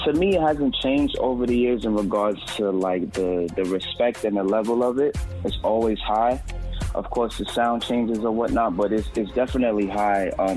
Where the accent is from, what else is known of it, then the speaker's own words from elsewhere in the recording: Brooklyn, New York, United States; growing up in Brooklyn, New York, I started, you know, just discovering rap music and stuff like that.